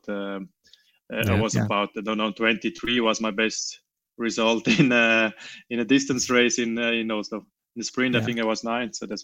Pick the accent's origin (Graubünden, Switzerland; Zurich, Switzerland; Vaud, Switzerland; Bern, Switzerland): Graubünden, Switzerland; Val Müstair; now in Davos, Switzerland; No, it was one in Valmistar, my hometown. I live now many years in Davos